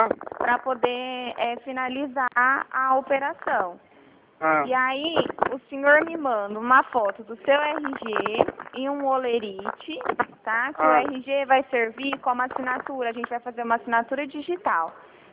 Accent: Bebedouro, São Paulo, Brazil; Eu sou aqui de Bebedouro.

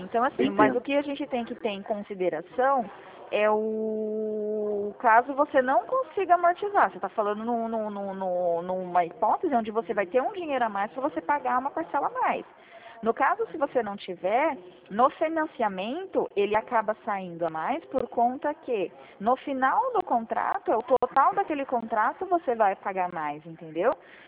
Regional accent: São Paulo, Brazil; Eu sou daqui de São Paulo

